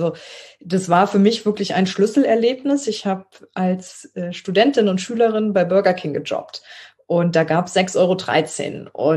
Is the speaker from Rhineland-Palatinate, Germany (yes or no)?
yes; Trier, Rhineland-Palatinate, Germany; also born or lived in Konz; Ja, ich bin aufgewachsen in Trier und Konz, ein kleines Städtchen vor Trier, mit meinem Bruder und meinen Eltern in einem auch sozialdemokratischen Elternhaus, würde ich sagen.